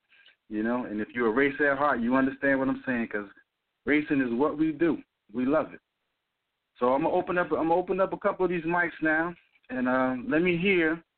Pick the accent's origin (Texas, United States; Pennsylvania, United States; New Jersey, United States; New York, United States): New Jersey, United States; So I'm from New Jersey.